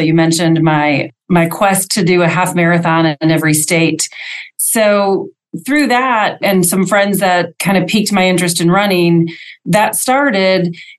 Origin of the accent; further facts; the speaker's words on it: Green Bay, Wisconsin, United States; moved away as an adult; also born or lived in Chicago / Detroit; now in Nashville, United States; From Wisconsin, I grew up in Green Bay. But shortly after I graduated from Madison, I made my way to Chicago, then Detroit, and then Nashville. And I've been in Nashville now for over 28 years, and I love it here.